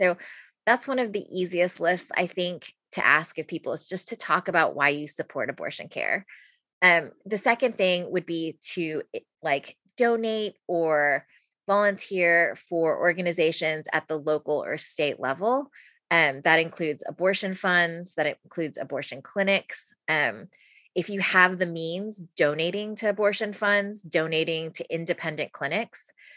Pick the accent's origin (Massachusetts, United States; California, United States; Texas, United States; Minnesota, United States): Texas, United States; San Antonio; I'm from San Antonio, so I like the Spurs kind of by default and community.